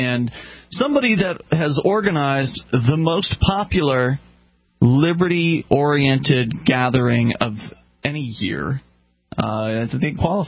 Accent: Florida, United States; I'm doubly sorry. I'm originally from Florida.

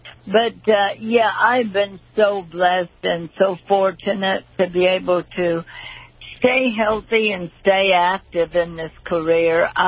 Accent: Titusville, Pennsylvania, United States; born there; I always joked I was born in Titusville, Pennsylvania, the birthplace of the oil industry and me, but not the same year.

